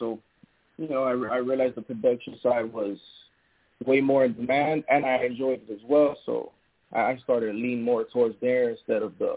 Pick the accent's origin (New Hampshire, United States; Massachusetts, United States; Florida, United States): Florida, United States; Miami; Just to start off, I'm from Miami, Florida.